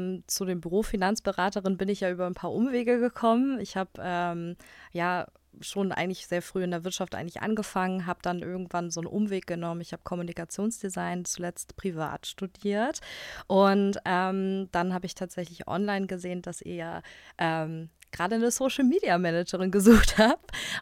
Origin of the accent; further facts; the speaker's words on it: Kiel, Schleswig-Holstein, Germany; ich bin 28 Jahre alt, ich komme aus Kiel